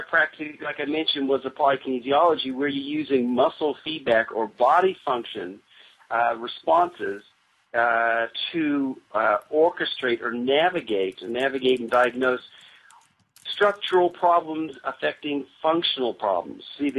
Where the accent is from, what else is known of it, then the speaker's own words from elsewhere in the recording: New Zealand; born there; I was born in New Zealand.